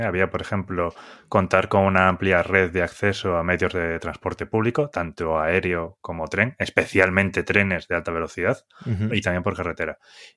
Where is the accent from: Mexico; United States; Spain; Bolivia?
Spain; Ourense, Galicia; accent: Galician; yo soy orensano, como podéis notar por mi acento gallego de siempre, pero sí, soy de Ourense, nacido y criado allí